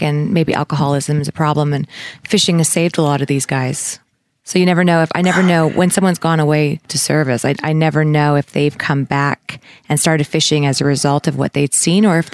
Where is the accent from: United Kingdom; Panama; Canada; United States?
Canada; You know that as a Canadian